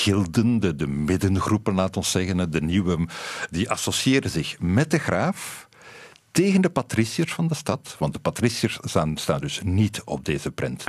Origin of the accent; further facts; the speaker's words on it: Ghent, Flanders, Belgium; Ik ben van Gent.